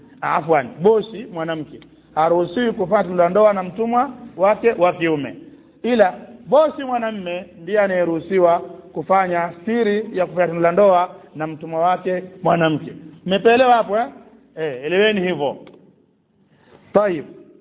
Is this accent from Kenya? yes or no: no; Tanga, Tanga Region, Tanzania; Bwana mmoja kule kwetu Tanga kule alimwacha mtoto wake